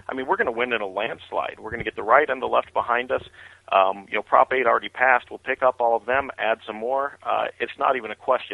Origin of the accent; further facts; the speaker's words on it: California, United States; You know, I really want to get this to succeed in California. It's my home state.